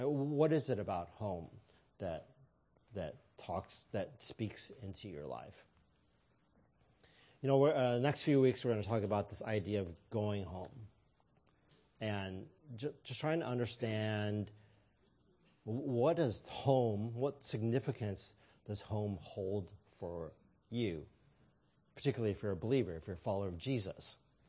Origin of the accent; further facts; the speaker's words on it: St. Louis, Missouri, United States; I traveled back to my hometown, town I grew up, St. Louis, Missouri.